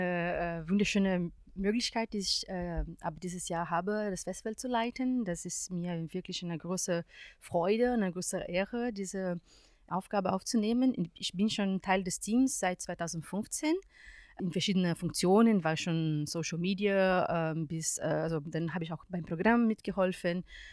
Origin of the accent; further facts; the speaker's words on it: Brazil; German is a second language; ich komme aus Brasilien und da habe ich Filmwissenschaft studiert an der Uni in São Carlos